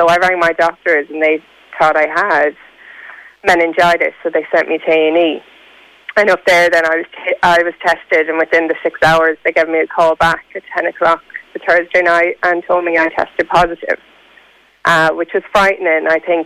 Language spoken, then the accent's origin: English; Galway, County Galway, Ireland; I'm from Galway, so it was the university hospital.